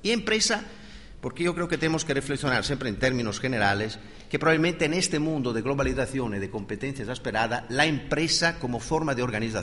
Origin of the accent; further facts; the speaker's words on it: Italy; Spanish is a second language; por ejemplo en Italia, de donde vengo yo